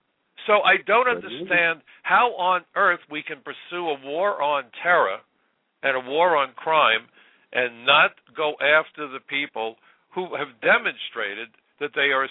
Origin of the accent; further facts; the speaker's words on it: United States; I'm an American. I'm a centrist, really.